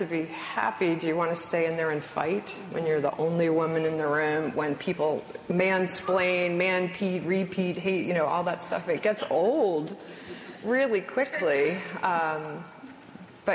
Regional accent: New Hampshire, United States; I grew up in New Hampshire, not too far from here. I went to college in Virginia in the 80s

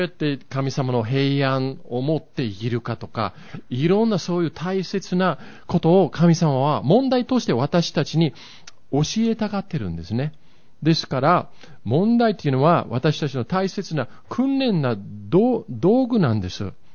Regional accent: Yokohama, Kanagawa, Japan; 子供の時に私は横浜に住んでたんですけれども、小学校、家から小学校までだいたい30分歩いてたんですね。

